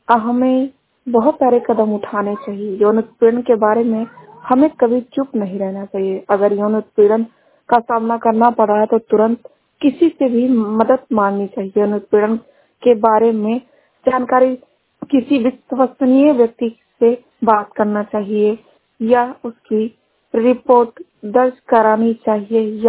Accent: Badalpur, Uttar Pradesh, India; District Balrampur से। मेरी उम्र 27 ईयर है। मैं ग्राम सभा बदलपुर से हूँ। हमारा पिन कोड नंबर 27-12-05 है।

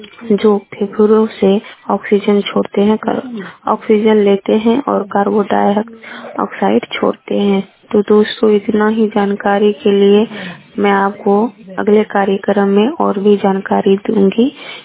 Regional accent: Chitauria, Bihar, India; मैं चितुरिया पंचायत से हूँ, जिला कटिहार, प्रखंड मनसाही से हूँ।

